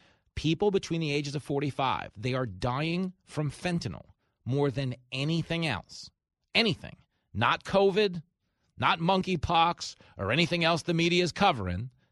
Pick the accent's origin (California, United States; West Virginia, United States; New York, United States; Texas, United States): New York, United States; Levittown; I grew up in Levittown. So one thing, if you grew up in a tough town like I did, you know, Levittown is the biggest post-World War II settlement for American GIs returning home from the war.